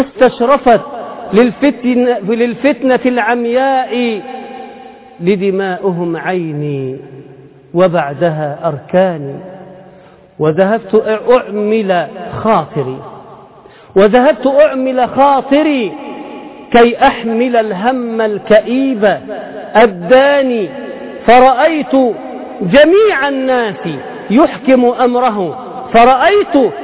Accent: Egypt

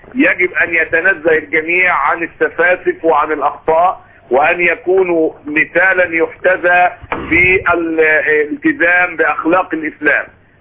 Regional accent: Egypt

